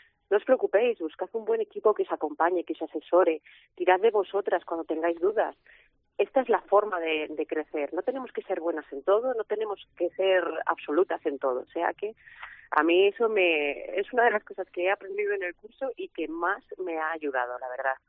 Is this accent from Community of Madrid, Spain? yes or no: no; Pesquera de Duero, Castile and León, Spain; yo soy de Pesquera de Duero, tenemos una bodega, viñedos y un hotel rural